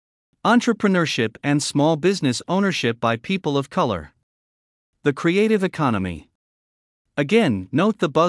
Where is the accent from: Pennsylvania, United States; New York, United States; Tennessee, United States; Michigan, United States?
Michigan, United States; Wayne; I grew up in Wayne, Michigan, a factory town where the belching smokestacks advertised good, high-paying jobs for everybody, even a high school dropout.